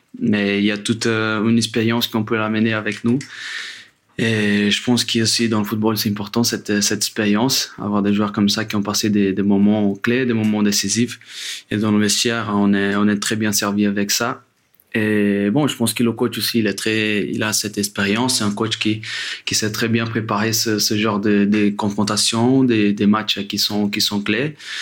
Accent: Brazil; French is a second language; now in Paris, France; Moi, je viens du Brésil.

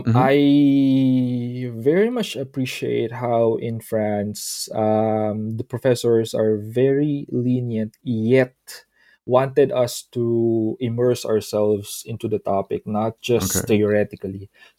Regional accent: Philippines; English is a second language; As a Filipino, you have these preconceptions about different nationalities.

